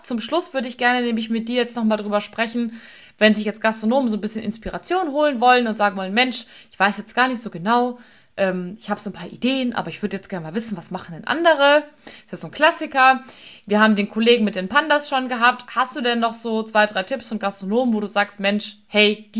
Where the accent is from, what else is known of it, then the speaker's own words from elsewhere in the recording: Bavaria, Germany; ich vergesse immer, dass ich komme aus Bayern, da ist es, ja.